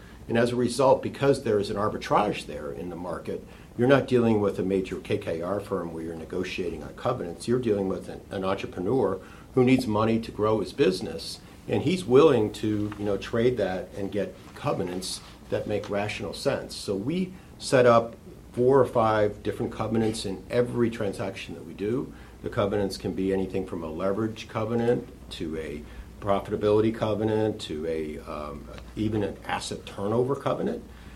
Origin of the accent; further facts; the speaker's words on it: Chicago, Illinois, United States; My background goes from banking when I grew up in the Chicago area, and I worked in a bank in Chicago for 10 years